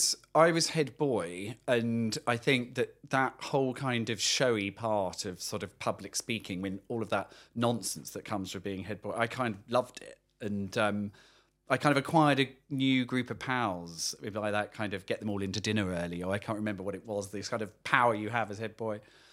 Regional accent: Broadstairs, South East England, United Kingdom; I grew up in a very small seaside town called Broadstairs, which is charming, very, very sweet little seaside town.

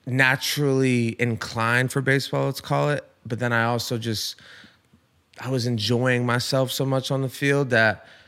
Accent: Rhode Island, United States; I'm from Rhode Island. Not exactly a fucking baseball powerhouse by any means, you know?

